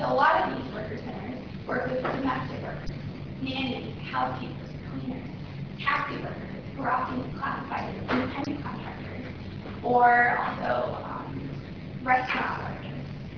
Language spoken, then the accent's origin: English; Texas, United States; also born or lived in Colombia; I was born in Colombia. I was raised in Texas.